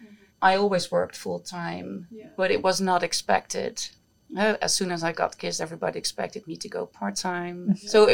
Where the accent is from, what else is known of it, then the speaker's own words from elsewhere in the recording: Netherlands; I'm from Holland, born and raised, proud mom of two boys